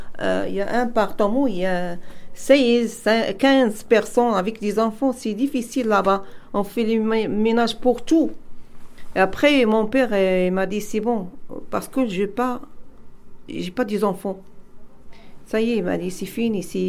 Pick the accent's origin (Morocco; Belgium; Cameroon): Morocco; now in France; Je viens de Maroc.